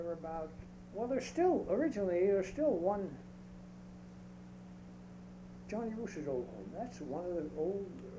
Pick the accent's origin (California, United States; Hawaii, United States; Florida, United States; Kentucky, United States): Kentucky, United States; Latonia; born there; I was born here in Latonia.